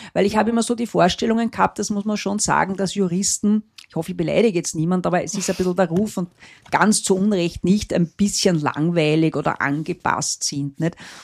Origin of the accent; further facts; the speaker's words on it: Fürstenfeld, Styria, Austria; meine Kindheit startete in der Steiermark, konkret in Fürstenfeld. Das ist so ein kleines romantisches Städtchen in der Südoststeiermark. Ja, wunderschön, Weingegend.